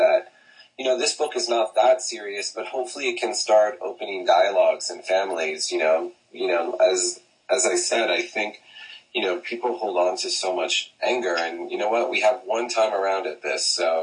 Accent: Midwest, United States; now in New York, United States; my background is I'm from the Midwest, from a small town in the Midwest.

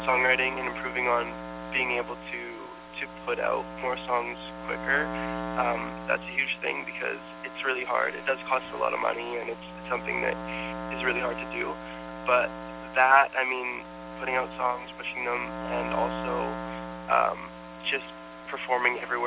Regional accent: Canada; I'm Canadian, I'm the same age as him.

